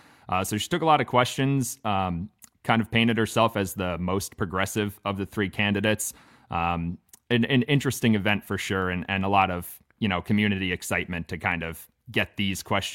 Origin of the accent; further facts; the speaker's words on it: Long Island, New York, United States; Long Island originally.